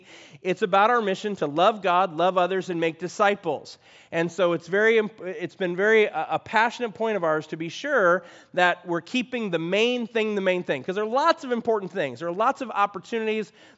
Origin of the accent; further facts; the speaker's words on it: Chicago, Illinois, United States; But I am not a deer hunter. I grew up in Chicago.